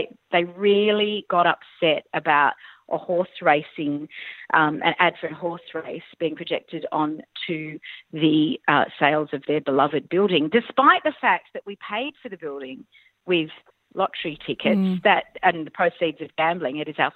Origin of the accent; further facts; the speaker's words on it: Sydney, New South Wales, Australia; I was from Sydney